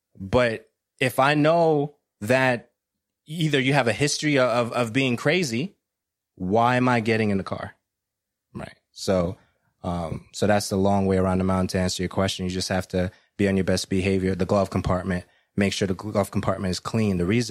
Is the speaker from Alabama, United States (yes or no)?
no; Brooklyn, New York, United States; I've seen them, you know, growing up in Brooklyn, and we're trying to make sure that, you know, you understand them